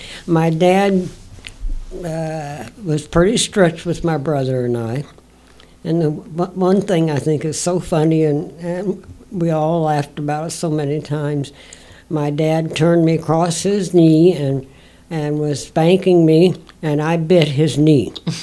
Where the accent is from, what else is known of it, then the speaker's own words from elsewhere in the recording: Independence, Missouri, United States; born there; I was born in Independence, Missouri, at my mother and father's home, 1829 Home Avenue.